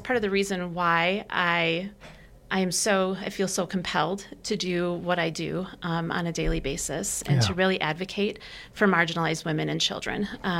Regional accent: Appleton, Wisconsin, United States; So I grew up in Appleton, which is, you know, a stone's throw away from Rapids. Grew up in a really loving home, great parents.

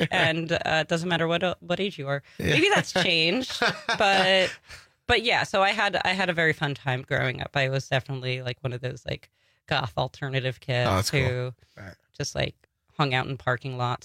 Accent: Long Island, New York, United States; I'm from Long Island originally.

